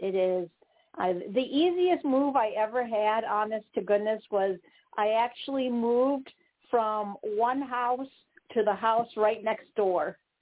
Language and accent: English; Wisconsin, United States; accent: Wisconsin; I responded with a really polite, oh, really, that's interesting, with, of course, you know, with my heavy Wisconsin accent.